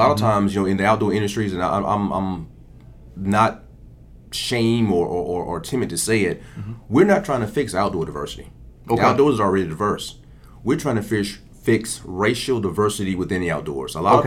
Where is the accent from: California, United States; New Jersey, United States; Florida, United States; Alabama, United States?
Alabama, United States; I grew up in Alabama.